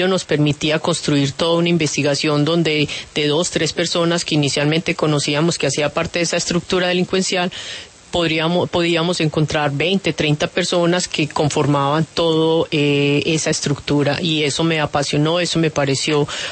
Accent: Antioquia, Colombia; usted es paisa y yo soy paisa

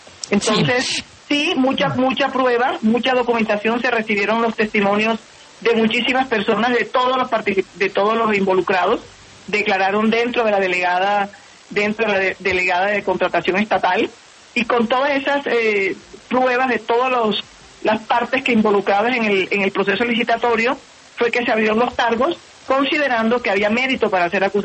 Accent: Barranquilla, Atlántico, Colombia; Aquí no es de que porque soy de Barranquilla no puedo investigar a nadie de Barranquilla.

